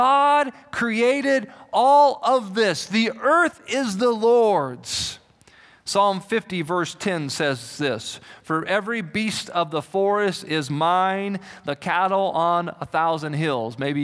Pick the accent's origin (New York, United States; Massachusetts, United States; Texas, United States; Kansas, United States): Kansas, United States; Salina; I grew up in Kansas, and from Salina, Kansas to Denver, Colorado on Interstate 70, I think you might be able to see some Denver from Salina.